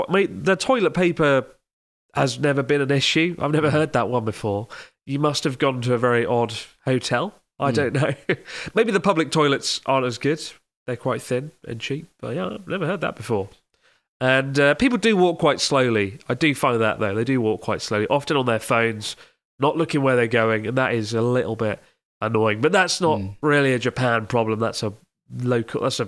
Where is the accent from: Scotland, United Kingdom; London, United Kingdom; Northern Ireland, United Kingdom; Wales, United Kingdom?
London, United Kingdom; Also, as a Londoner, I was sometimes annoyed with how slowly people walked at busy train stations.